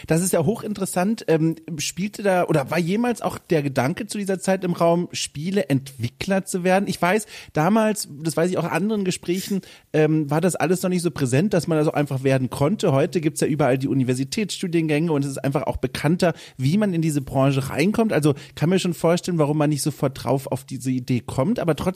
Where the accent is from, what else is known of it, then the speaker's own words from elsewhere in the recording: Wertheim, Baden-Württemberg, Germany; Übrigens, ich komme ja auch aus der Region. Wenn ich jetzt das nicht komplett falsch aufsage, direkt hart an der Grenze Oberfranken-Unterfranken, Wertheim am Main